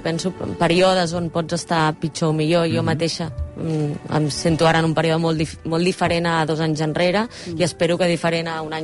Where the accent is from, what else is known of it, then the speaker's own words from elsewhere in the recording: Premià de Dalt, Catalonia, Spain; del meu poble, que és Premià de Dalt